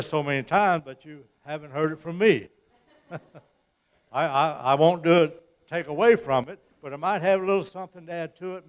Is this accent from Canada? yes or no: no; Missouri, United States; I'm from Missouri, and they say you have to show me.